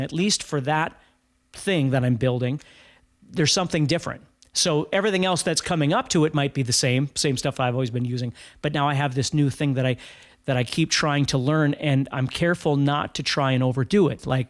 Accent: Fargo, North Dakota, United States; I'm from Fargo, North Dakota.

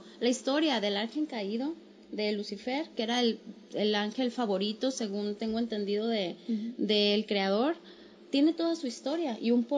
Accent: Sinaloa, Mexico; el desde ahí empecé a aceptar mi identidad culichi

